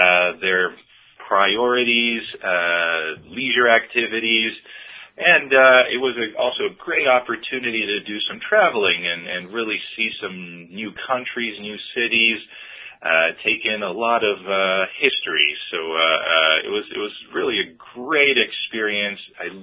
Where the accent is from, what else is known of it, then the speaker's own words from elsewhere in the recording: Phoenix, Arizona, United States; also born or lived in Chicago, United States / Poland; So born in Chicago. I grew up in Phoenix. And then I had the unique privilege and opportunity to go to school in Poland.